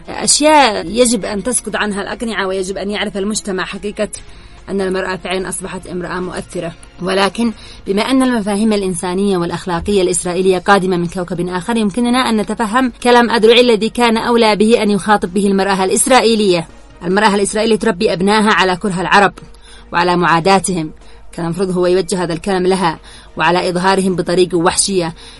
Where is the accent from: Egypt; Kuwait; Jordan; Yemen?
Yemen; نحن عندنا في اليمن